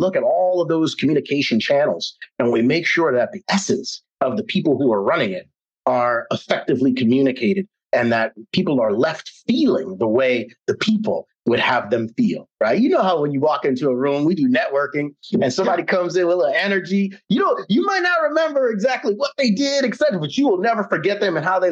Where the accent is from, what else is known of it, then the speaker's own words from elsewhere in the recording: New York City, New York, United States; born there; now in South Florida, United States; we moved down from New York City. I was born in Harlem, and it was rough back in the day. It ain't the Harlem of today.